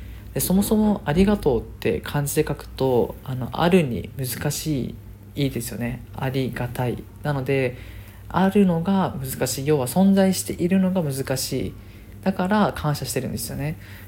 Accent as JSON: {"language": "Japanese", "region": "Okinawa", "country": "Japan", "said": "僕は沖縄の人なので"}